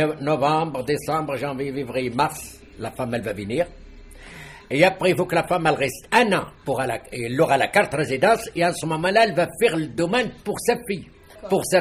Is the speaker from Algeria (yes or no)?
yes; Khenchela, Khenchela Province, Algeria; French is a second language; Moi, j'ai une ville, pas Constantine, 100 km de Constantine. C'est une ville que vous ne connaissez pas, elle s'appelle Kinshla.